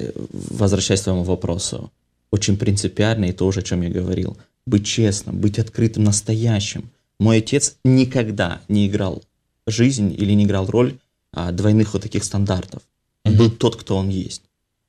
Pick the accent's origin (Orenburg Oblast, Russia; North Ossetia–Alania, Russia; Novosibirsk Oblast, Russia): North Ossetia–Alania, Russia; Vladikavkaz; now in Saint Petersburg, Russia; Я вырос во Владикавказе, там не сильно ислам развит, так как, допустим, в Грозном или в Ингушетии.